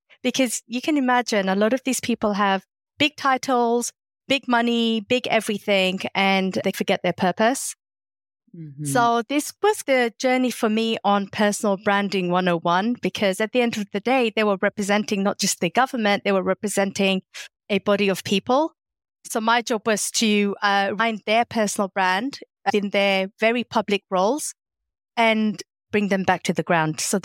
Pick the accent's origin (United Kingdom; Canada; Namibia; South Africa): United Kingdom; London; now in Massachusetts, United States; Hearing about my accent, I'm not American. I'm originally from London in the UK. And back before I moved to Massachusetts, which is where I am now, I used to be a diplomat consultant.